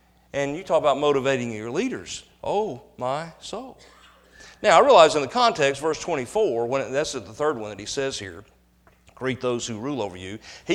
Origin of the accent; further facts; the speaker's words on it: the South, United States; I love the South. I was born in the South. I spent most of my life in the South.